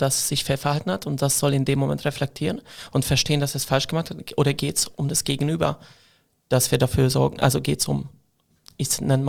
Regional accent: Hungary; now in Germany; Ich komme aus Ungarn. Und meine Eltern haben damals nicht mitbedacht, dass ich irgendwann mal in Deutschland leben werde.

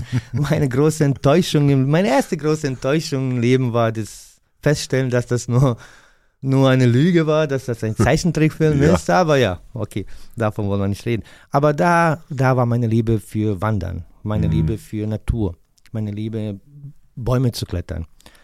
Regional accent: Sarajevo, Federation of Bosnia and Herzegovina, Bosnia & Herzegovina; der eine Legende in Sarajevo ist, in einer Stadt, wo ich herkomme eigentlich.

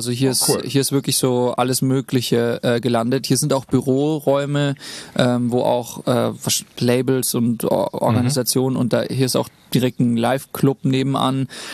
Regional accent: Heidelberg, Baden-Württemberg, Germany; born there; moved away; Ich bin in Heidelberg geboren, habe dann da eine Zeit gelebt und bin dann nach Österreich gezogen.

